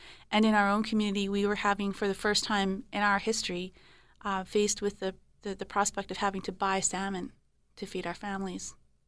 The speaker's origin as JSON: {"language": "English", "region": "British Columbia", "country": "Canada", "tie": "born or raised there", "said": "Well, I remember growing up on the Fraser River, and we fish at night on the river."}